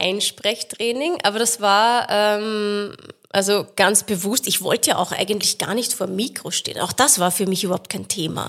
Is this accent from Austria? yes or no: yes; Lower Austria, Austria; Ich komme aus dem Bezirk Horn.